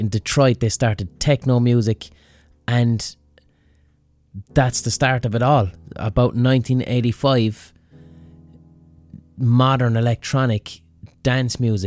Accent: Limerick, Munster, Ireland; when I was growing up in Limerick, house, techno, rave, these were incredibly masculine, macho music

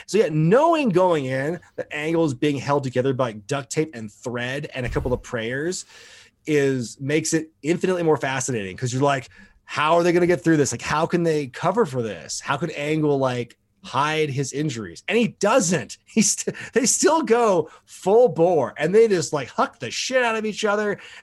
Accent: Portland, United States; because I'm from Portland originally. That's a 3-hour drive.

